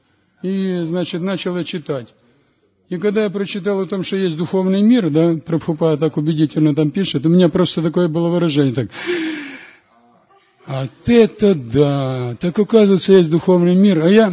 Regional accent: Poltava, Poltava Oblast, Ukraine; я с Полтавы, с Украины.

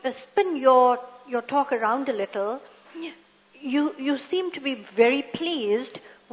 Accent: South Africa; coming from South Africa, I think I'm a little bit disappointed too

